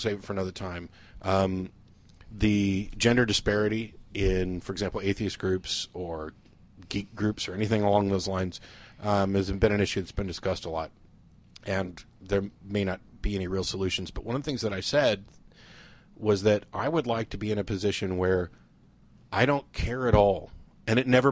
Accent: Missouri, United States; No, I was raised in Missouri.

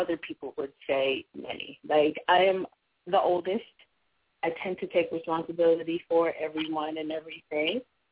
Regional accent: Washington, District of Columbia, United States; moved away as an adult; now in Florida, United States; Born and raised in the D.C. area, and I ventured to Florida in July.

